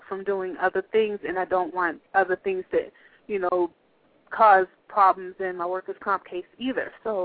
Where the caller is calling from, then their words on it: Massachusetts, United States; Massachusetts.